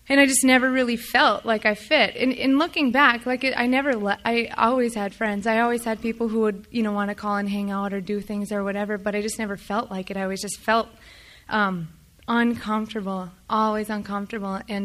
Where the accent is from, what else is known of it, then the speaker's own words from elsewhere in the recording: Minot, North Dakota, United States; born there; although I will say I was born in Minot on Normal Street.